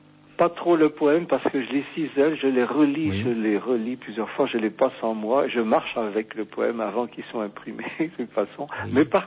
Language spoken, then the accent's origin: French; Brittany, France; comme je suis breton